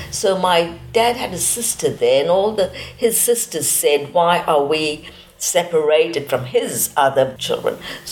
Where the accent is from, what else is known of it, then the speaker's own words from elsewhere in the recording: India; I am part Indian, what yes. We call Anglo-Indians.